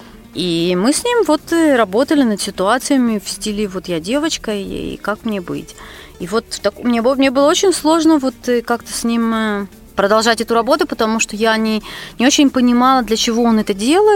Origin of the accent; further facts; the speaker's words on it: Siberia, Russia; now in Israel; Я когда в Израиле говорю, что я из Сибири